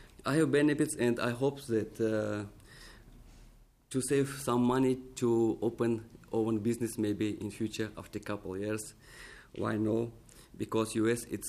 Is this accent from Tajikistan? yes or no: yes; Tajikistan; English is a second language; moved away as an adult; now in United States; I am from Tajikistan. It's a small country from Central Asia. I live in U.S. only 6 months. We arrived in August 2008 with my family.